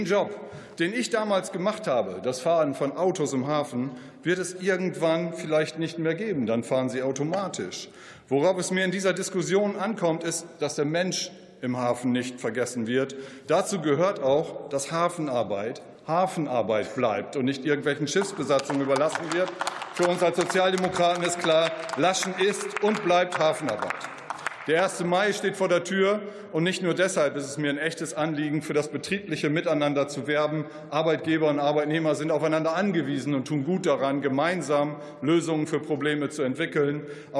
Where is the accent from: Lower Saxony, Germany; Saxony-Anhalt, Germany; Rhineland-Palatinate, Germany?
Lower Saxony, Germany; meine Heimat Ostfriesland